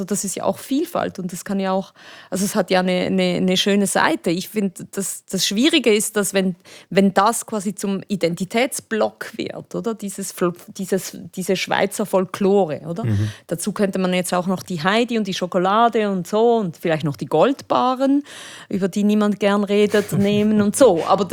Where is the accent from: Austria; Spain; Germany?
Spain; Aber es war als Spanierin, wenn du irgendwo diese Töne gehört hast, dann ging es gleich los.